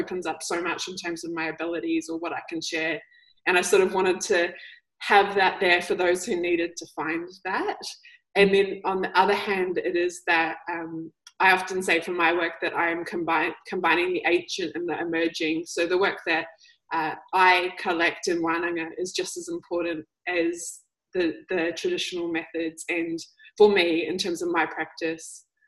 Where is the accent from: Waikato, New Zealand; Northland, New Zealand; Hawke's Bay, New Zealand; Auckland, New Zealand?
Hawke's Bay, New Zealand; Ko take te mito ko wakatapu, ko momo kai toko maunga, ko nuhaka menga mohaka oku awa, ko Ngāti Kahungungu, Ngāti Rongomai Wahine, Ngāti Pahuera, e rangatane oku iwi.